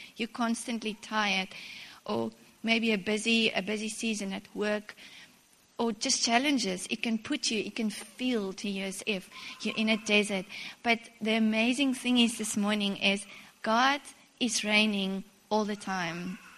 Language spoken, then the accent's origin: English; Cape Town, Western Cape, South Africa; now in East London, South Africa; when we lived in Cape Town, we moved from Cape Town about 5 years ago to East London. And I was, for my whole life, I was used to a winter rainfall season